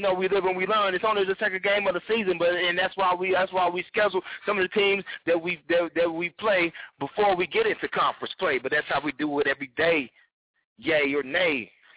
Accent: Oklahoma, United States; I love Texas Tech, but I'm originally from Oklahoma.

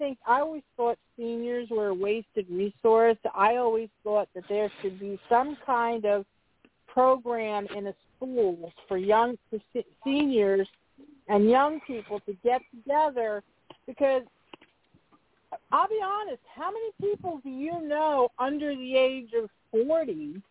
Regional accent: New York, United States; I mean, I grew up on Long Island.

